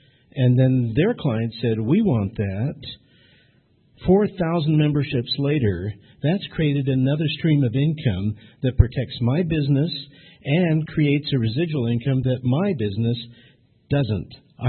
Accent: Jerusalem, Jerusalem District, Israel; now in Salt Lake City, United States; from Jerusalem in Salt Lake City.

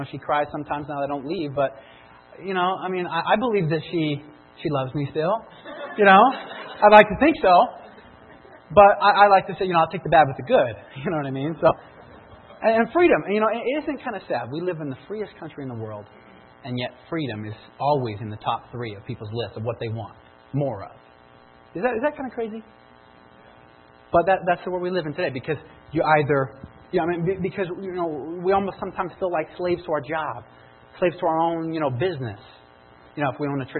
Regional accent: St. George, Utah, United States; I come from St. George, so this is cold for me.

